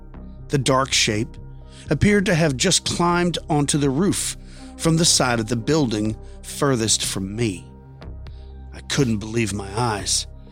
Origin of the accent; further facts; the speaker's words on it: New York, United States; I grew up in Long Island, New York.